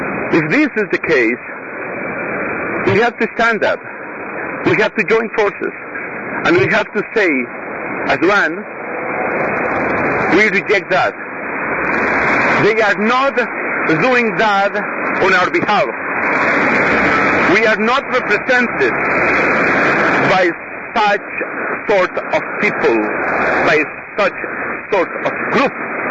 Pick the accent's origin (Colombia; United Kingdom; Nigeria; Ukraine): Colombia; now in Dublin, Ireland; I am a priest from Colombia, and well, I'm studying here in Dublin.